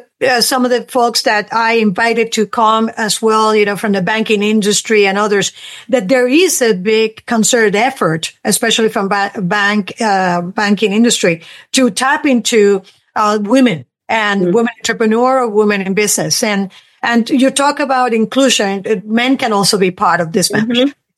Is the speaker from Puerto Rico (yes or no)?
yes; Puerto Rico; also born or lived in New York; now in Broward County, United States; I'm also from Puerto Rico. I lived in New York for almost 20 years, and I have lived here almost 20 years.